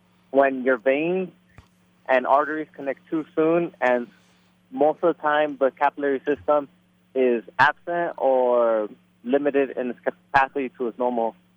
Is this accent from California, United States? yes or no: yes; Los Angeles, California, United States; I grew up in Echo Park, right next to downtown Los Angeles. This has been my upbringing. Love this city.